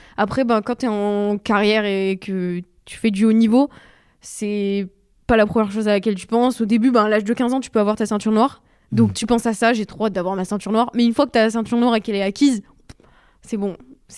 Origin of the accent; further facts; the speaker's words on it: Occitanie, France; Moi je viens du Gard et en gros, c'est un peu une histoire de famille